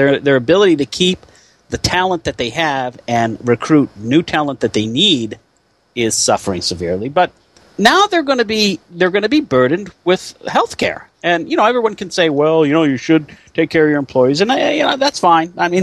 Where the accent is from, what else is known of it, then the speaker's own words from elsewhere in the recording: Edison, New Jersey, United States; also born or lived in Newark; Again, my hometown, Matthew, in New Jersey, where I was actually born in Newark, but I was raised in a place called Edison, New Jersey.